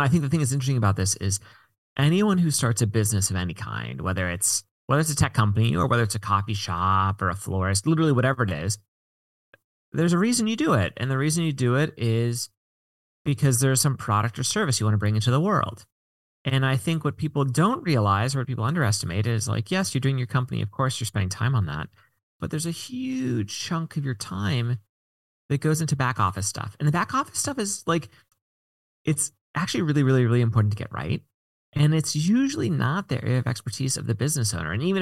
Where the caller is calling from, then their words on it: San Francisco, California, United States; Well, I'm calling in from San Francisco